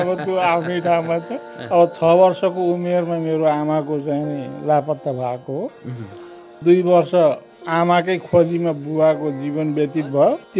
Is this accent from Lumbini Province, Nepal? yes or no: yes; Lumbini Province, Nepal; also born or lived in Kapilvastu; मेरो बाल्यकाल गुल्मी जिल्लामै बित्यो।